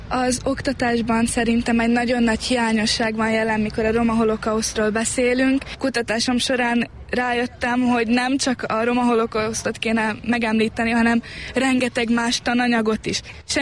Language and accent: Hungarian; Southern Slovakia, Slovakia; főleg felvidéki magyarként minden papír szlovákul volt